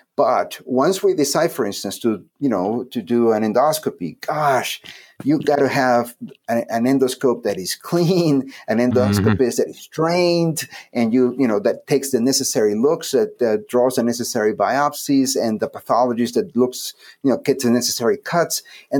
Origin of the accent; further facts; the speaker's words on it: Peru; I think that if you just go to my home country in Peru